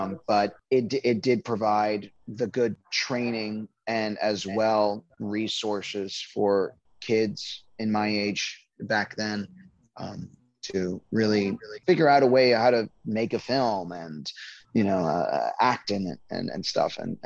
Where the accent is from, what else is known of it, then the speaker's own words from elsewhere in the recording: Miami, Florida, United States; And me and my cousins, you know, growing up in Miami, my cousins were my besties